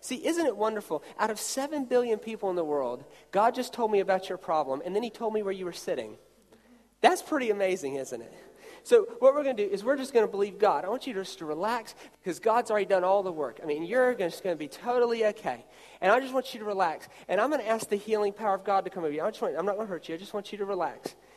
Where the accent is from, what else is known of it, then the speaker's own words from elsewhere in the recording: United States; Let me tell you, I'm from America, so CSI comes on there.